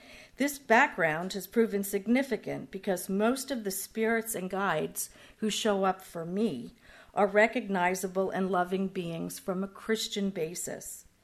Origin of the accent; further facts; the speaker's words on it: New York, United States; I was raised in New York, in the city and on Long Island.